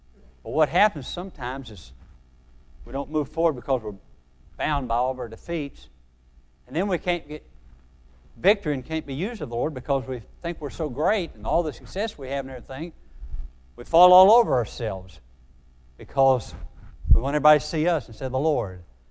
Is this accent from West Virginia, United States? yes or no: yes; West Virginia, United States; Because, I mean, you know, I'm from West Virginia. We got the four R's, writing, reading, arithmetic, and road to Cleveland.